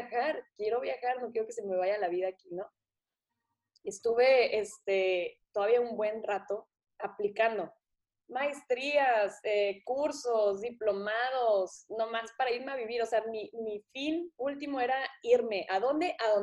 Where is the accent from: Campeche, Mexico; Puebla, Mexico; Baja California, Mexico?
Baja California, Mexico; Tijuana; yo crecí aquí en Tijuana, en frontera, entonces, pues sí. Aquí se habla muchísimo inglés, ¿no? Hay mucho contacto con la cultura americana